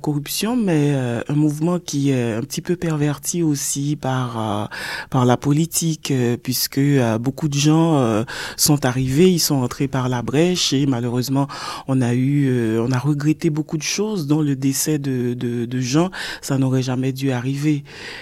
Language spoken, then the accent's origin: French; Port-au-Prince, Ouest, Haiti; born there; je suis née à Port-au-Prince, à l'hôpital public. Donc, je suis une Port-au-Princienne pure et dure.